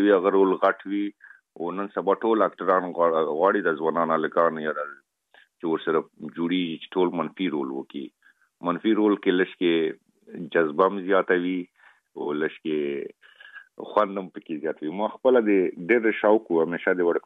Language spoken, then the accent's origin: Pashto; Afghanistan; خلک خبر دي چې موږ افغان یم او په بالیوډ کې کوم فلمو کې کار کوم